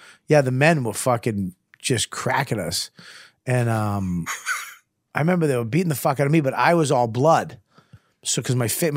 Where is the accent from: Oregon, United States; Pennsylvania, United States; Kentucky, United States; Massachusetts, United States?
Massachusetts, United States; Medford; But back when I was growing up, I'd get beat up if I went there because I was from Medford.